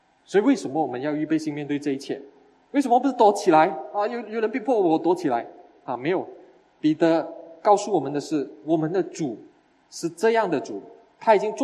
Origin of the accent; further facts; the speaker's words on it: Malaysia; 我的身份是我是马来西亚人，可是我是属基督的